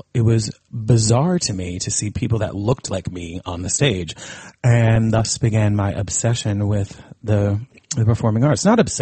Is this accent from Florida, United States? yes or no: no; Connecticut, United States; I grew up in Connecticut singing in the church.